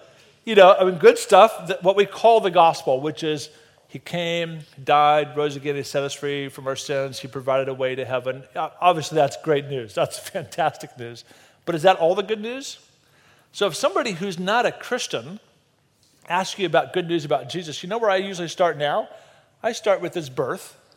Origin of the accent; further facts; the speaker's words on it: Colorado, United States; also born or lived in Nebraska; I've grown up in Colorado, so you could say, actually I was born in Nebraska, so I'm a little confused, but I can be called a son of Colorado or a son of Nebraska